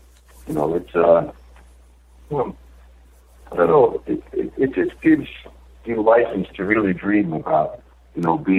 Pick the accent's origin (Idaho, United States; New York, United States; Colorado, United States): New York, United States; also born or lived in Michigan; I grew up in New York.